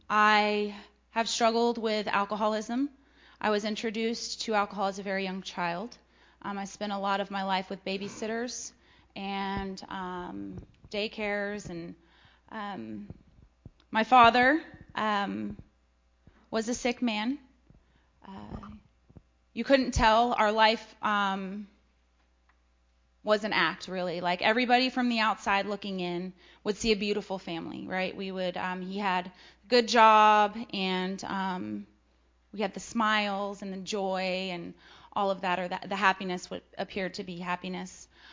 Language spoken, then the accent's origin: English; Leander, Texas, United States; I am 34 years old, and I am from Leander, Texas.